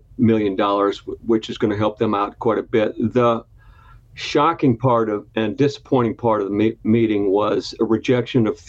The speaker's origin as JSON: {"language": "English", "region": "Michigan", "country": "United States", "tie": "born or raised there", "also_born_or_lived": "Texas", "moved": "yes", "said": "Well, okay, I'm born and raised in Michigan, moved to Texas in 1979, became a journalist down there"}